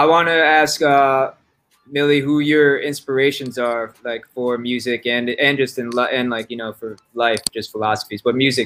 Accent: Manhattan, New York, United States; I'm from Manhattan. I grew up 73rd and 2nd.

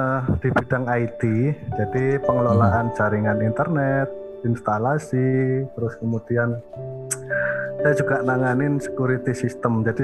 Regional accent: Banyuwangi, East Java, Indonesia; now in Sidoarjo, Indonesia; Saya asli dari Banyuwangi nih, sekarang tinggal di Sidoarjo. Di sini sudah kurang lebih sekitar 10 tahunan lah di sini.

